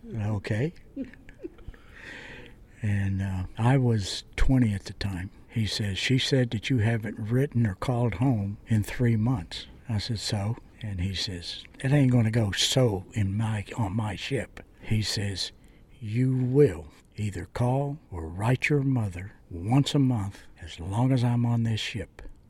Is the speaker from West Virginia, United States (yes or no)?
yes; Logan, West Virginia, United States; now in Orlando, United States; I am from Logan, West Virginia. It was a small mining town. At the time I was growing up, it was probably 15, maybe 20,000 people, and now it's probably 8,000 people.